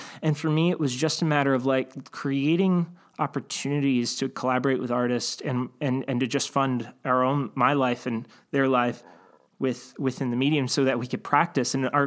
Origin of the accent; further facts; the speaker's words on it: Cleveland, Ohio, United States; and I grew up in Cleveland, and one of the things about the industry